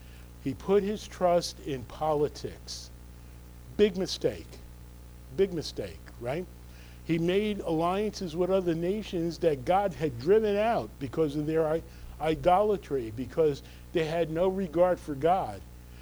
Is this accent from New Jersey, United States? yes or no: yes; New Jersey, United States; accent: North Jersey; But I can't hide my North Jersey accent.